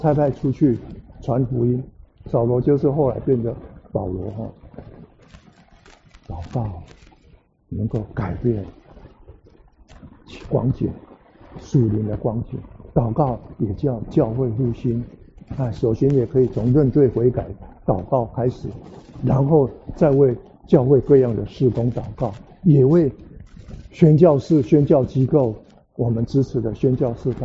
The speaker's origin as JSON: {"language": "Chinese", "country": "China", "said": "我在中国的时候，我的小区里面只有我一个中国人， 其他都是韩国人"}